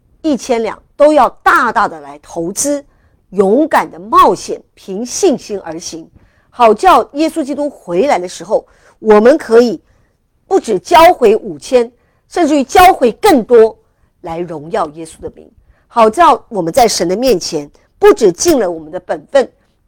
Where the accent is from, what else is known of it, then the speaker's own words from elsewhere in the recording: China; 特别我们中国人很喜欢差不多就可以了吗？